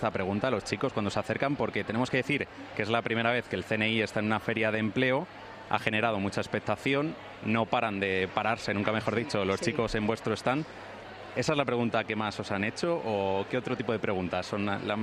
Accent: Leganés, Community of Madrid, Spain; Que además Es mi tierra leganés, así que yo aquí encantado estoy.

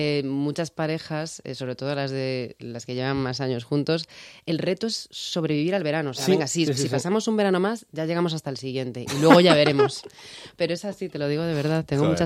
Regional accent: Galicia, Spain; accent: Galician

